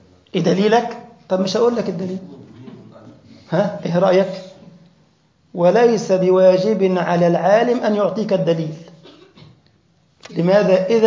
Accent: Egypt; سوق حتى الناس بينطقوها بالهمزة عندنا في مصر

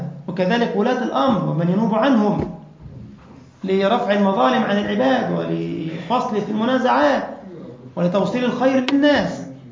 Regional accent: Egypt; قرأت قصة لأحد الأطباء عندنا في مصر من المشاهير

